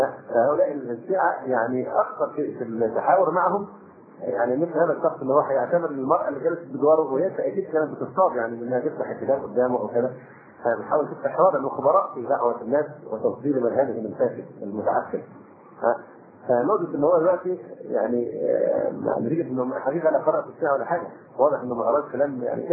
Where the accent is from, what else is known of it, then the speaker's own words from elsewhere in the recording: Egypt; فموضوع المصريين هم اللي بيعزونا عشان احنا مصريين